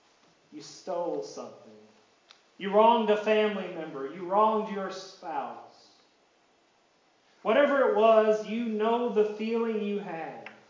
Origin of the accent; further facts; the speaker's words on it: Kentucky, United States; You think anybody knows we're from Kentucky when we're not in Kentucky? That's for sure.